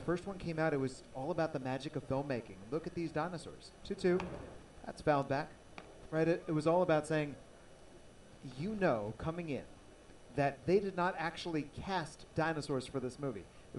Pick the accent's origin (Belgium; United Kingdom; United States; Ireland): United States; Washington, District of Columbia; born there; And I was born in Washington, D.C.